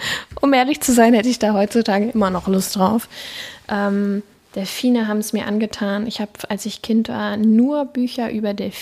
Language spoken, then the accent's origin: German; Northern Germany, Germany; Ich bin eine Norddeutsche und habe sehr, sehr, sehr viel Zeit in meinem Leben am Meer verbracht.